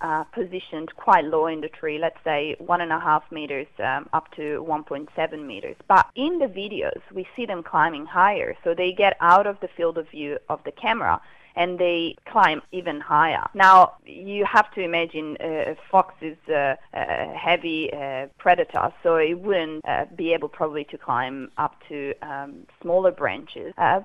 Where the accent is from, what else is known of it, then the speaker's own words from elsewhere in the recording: Italy; Despite the fact I'm from Italy and, you know, we have foxes there, I've never actually seen this behaviour before.